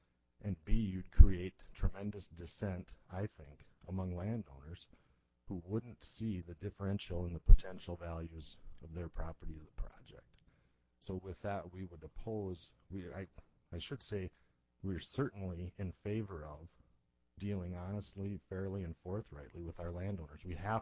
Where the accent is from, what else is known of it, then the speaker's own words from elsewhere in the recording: Pierre, South Dakota, United States; I'm a lawyer from Pierre.